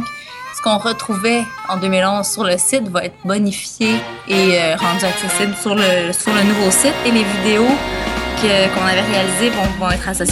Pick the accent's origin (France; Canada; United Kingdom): Canada; Montreal, Quebec; parce qu'on vient de la ville, on vient de Montréal